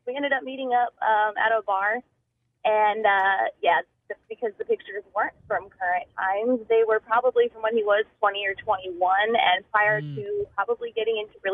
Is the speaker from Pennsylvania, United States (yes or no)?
yes; Pennsylvania, United States; moved away; also born or lived in Charleston / Long Beach; Because I've lived everywhere. I'm originally from Pennsylvania. I went from Pennsylvania to Charleston to Long Beach to here.